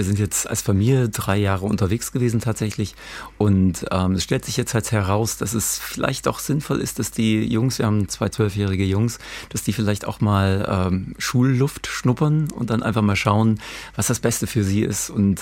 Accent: East Germany, Germany; Ich bin in der DDR aufgewachsen und ich hatte da schon immer irgendwie Schwierigkeiten mit dem System.

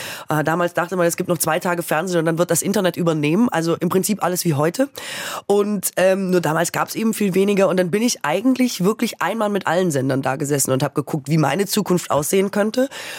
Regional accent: West Germany, Germany; Und ich komme ja nun aus dem Westen, aus einem CDU-Bundesland.

